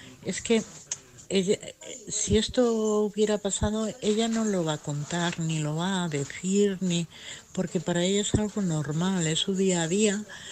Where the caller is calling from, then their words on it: Madrid, Community of Madrid, Spain; de Madrid.